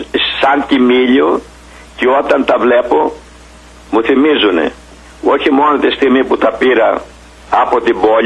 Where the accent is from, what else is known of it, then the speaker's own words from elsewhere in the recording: Greece; επειδή είμαι Έλληνας